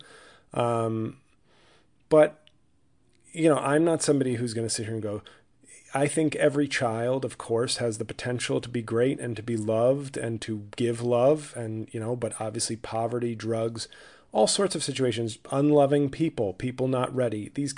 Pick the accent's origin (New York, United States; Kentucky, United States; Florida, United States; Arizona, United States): New York, United States; now in New Jersey, United States; And, I live in Jersey. I'm from New York.